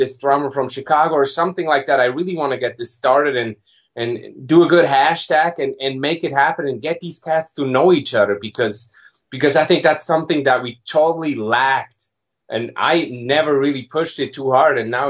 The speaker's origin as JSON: {"language": "English", "country": "Switzerland", "tie": "born or raised there"}